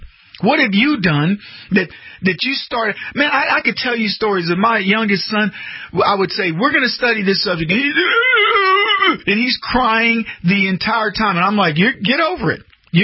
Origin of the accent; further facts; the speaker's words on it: United States; I'm proudly American.